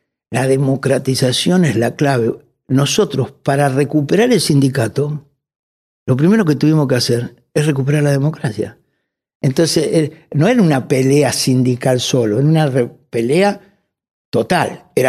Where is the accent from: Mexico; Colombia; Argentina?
Argentina; Lanús, Buenos Aires Province; Yo soy de Lanús, en ese momento estaba...